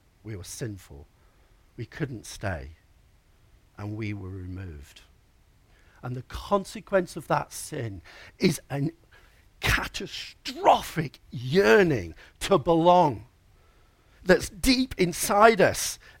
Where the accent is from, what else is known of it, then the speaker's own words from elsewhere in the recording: Yorkshire and the Humber, United Kingdom; I remember I was brought up in Yorkshire. That's my home, you know.